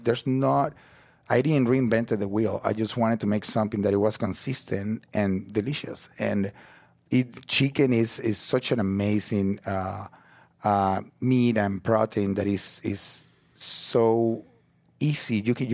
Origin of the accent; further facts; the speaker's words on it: Venezuela; when that's kind of what I grew up eating in Venezuela.